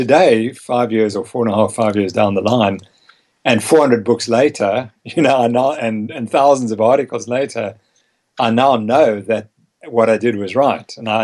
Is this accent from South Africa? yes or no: yes; South Africa; also born or lived in Harare, Zimbabwe; So I was born in Harare, Zimbabwe, Rhodesia. And so it was still a frontier town in those days. And my parents raised me, I think, on a paleo diet, because we then came to South Africa.